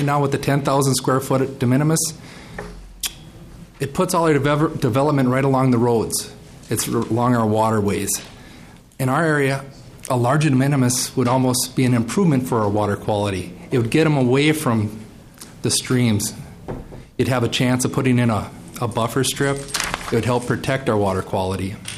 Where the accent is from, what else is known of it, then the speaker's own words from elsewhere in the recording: Minnesota, United States; I come from a county that, rural in northern Minnesota, really from northern Minnesota, and I'm almost Canadian.